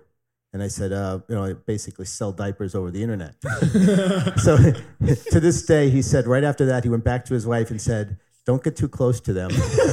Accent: Staten Island, New York, United States; So I grew up in Staten Island, as you said. You know, the first person in my family ever go to college. My parents had me when they were 20 years old.

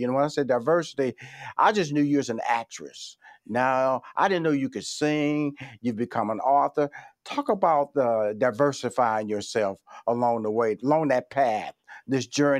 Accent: Houston, Texas, United States; You know, and I come from Houston, Texas.

